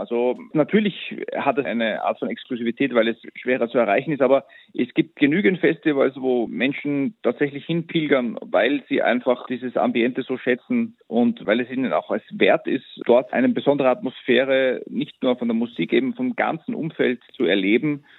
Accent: Austria; auch in meiner Heimat rund um Wien

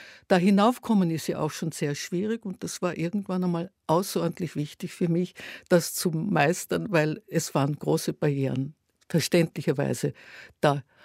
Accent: Graz, Styria, Austria; moved away as an adult; now in Vienna, Austria; als ein ganz junger Mensch aus Graz gekommen, die Mutter Berlinerin. Wir sind nach dem Krieg nach Österreich gekommen, der Vater war Österreicher. Dann bin ich aus Graz weg nach Wien

